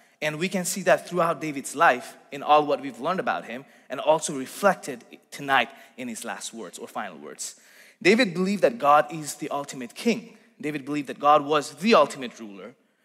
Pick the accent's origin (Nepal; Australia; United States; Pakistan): Nepal; Growing up in Nepal, I remember singing this Nepalese Christian song